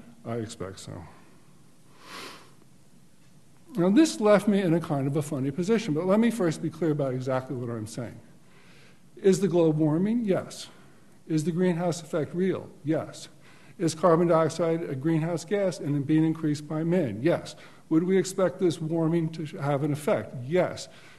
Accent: Long Island, New York, United States; also born or lived in California; I grew up in Long Island, and when I was a kid, we always had days off from school for hurricanes.

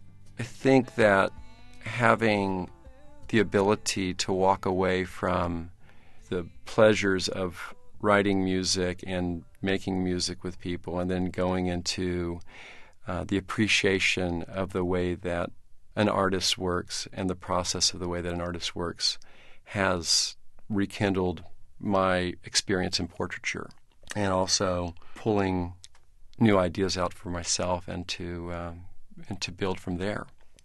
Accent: Houston, Texas, United States; And it's about growing up in Houston, and it's actually about the first love of my life

